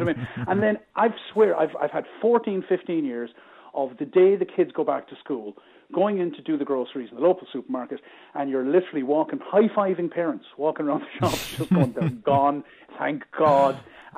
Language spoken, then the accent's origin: English; Limerick, Munster, Ireland; I grew up in Moyross in Limerick